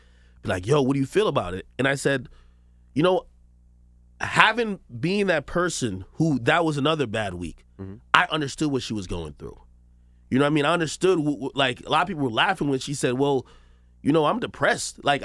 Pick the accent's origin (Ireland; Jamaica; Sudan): Jamaica; I'm Jamaican. I was born in Jamaican.